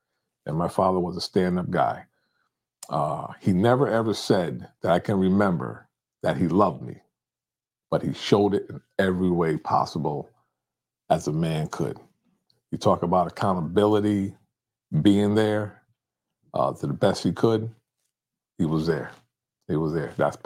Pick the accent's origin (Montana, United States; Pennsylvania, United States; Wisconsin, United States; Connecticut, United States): Connecticut, United States; New Haven; Well, I was born in Yale New Haven Hospital, obviously, but I grew up at 556 Valley Street in the McConaughey Terrace housing projects.